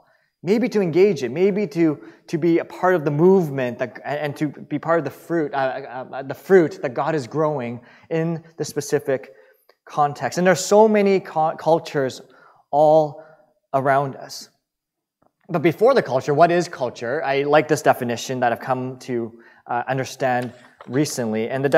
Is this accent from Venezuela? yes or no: no; Vancouver, British Columbia, Canada; I'm born and raised in Vancouver with my younger brother, and she took my brother, younger brother and I back to Hong Kong.